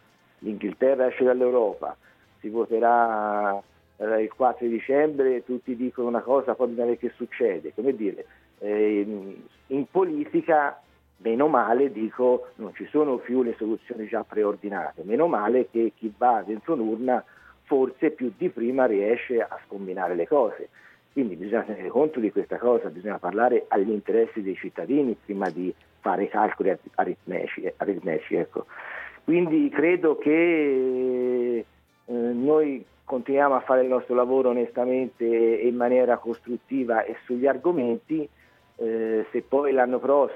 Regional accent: Siena, Tuscany, Italy; Questo dispiace un po' perché da senese vuol dire che è stato fatto poco.

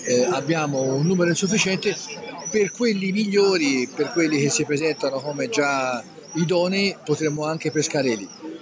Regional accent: Siena, Tuscany, Italy; anche se siamo di Siena

